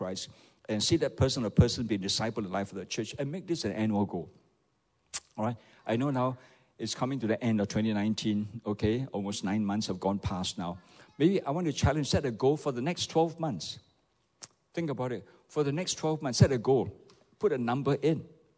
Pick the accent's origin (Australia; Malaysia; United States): Malaysia; You're very special. I'm a pastor from Malaysia.